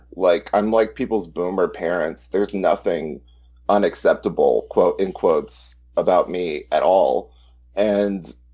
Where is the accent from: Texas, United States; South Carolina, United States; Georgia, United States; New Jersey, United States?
Texas, United States; Austin; I'm white trash from Central Texas, Austin, Texas. I'm about 32 years old.